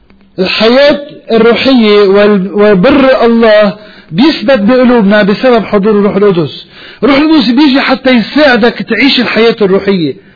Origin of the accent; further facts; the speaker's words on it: Lebanon; طب أنا لبناني كمان